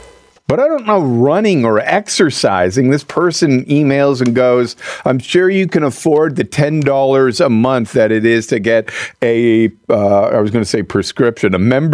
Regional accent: Montreal, Quebec, Canada; That was the slogan when I was growing up in Montreal.

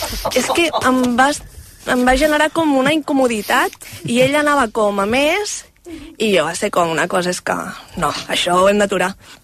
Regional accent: Barcelona, Catalonia, Spain; però ell vivia a Vic i jo sóc de Barcelona

